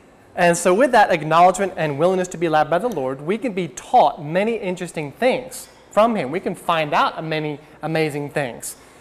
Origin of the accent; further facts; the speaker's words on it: Ivyland, Pennsylvania, United States; I'm from Ivyland, and this is my first time here at Jacobs Creek